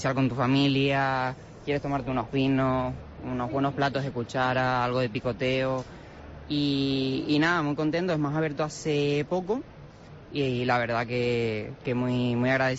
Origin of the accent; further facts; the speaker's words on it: Tacoronte, Canary Islands, Spain; De aquí, de Tenerife, de la parte de Tacoronte.